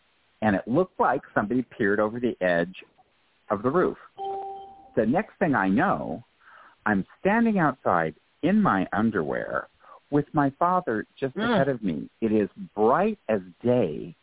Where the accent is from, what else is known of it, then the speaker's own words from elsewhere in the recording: Colorado, United States; Now, I grew up in Colorado. I grew up in a farming community.